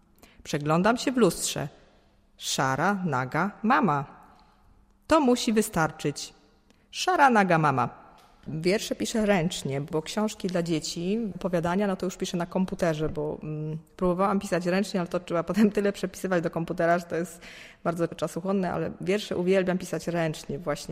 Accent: Silesian Voivodeship, Poland; ponieważ ja jestem ze Śląska

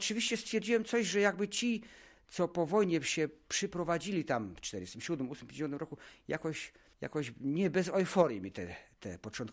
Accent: Germany; Polish is a second language; A jako Niemiec, ja z moimi znajomymi w Polsce ciągle rozmawiam.

